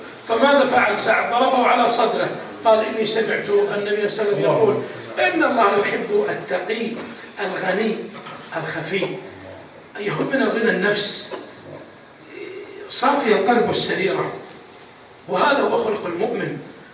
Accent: Saudi Arabia; الغالب عندنا في السعودية وفي الدول العربية أن يتزوج غالبا عمره كم يا جماعة؟

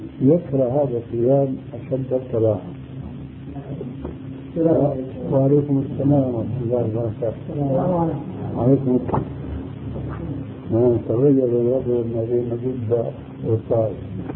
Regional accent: Syria; عندنا في سوريا الجنبرة يعني ناظر معروف هذا أو راسور أو ما أدري إيش اسمه عندكم جنبرة.

